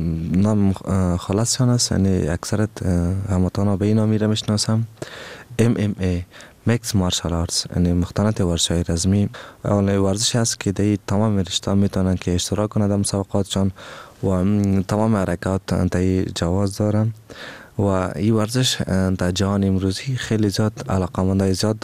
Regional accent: Afghanistan; ما افغان هستیم

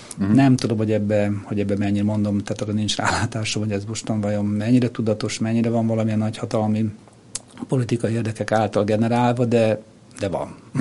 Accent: Budapest, Hungary; Én Tőzsgyökeres budapesti vagyok, és a COVID alatt nekünk volt Balatonon egy nyaralónk, és akkor oda leköltöztem

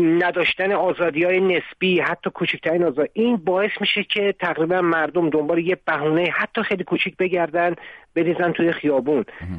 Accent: Tehran, Tehran Province, Iran; born there; بنده خودم یه آذری هم توی تهران متولد شدم.

